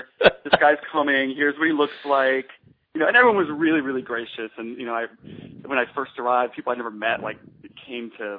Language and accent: English; the South, United States; I'm originally from the South